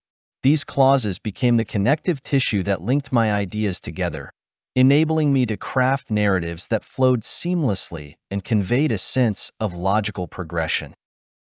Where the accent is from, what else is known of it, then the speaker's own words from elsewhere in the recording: Romania; English is a second language; now in Orange County, United States; As I sit here in my cozy home in sunny southern Orange County, California, recalling my early days as an English learner back in Romania, I can't help but marvel at the remarkable journey that has led me to this point.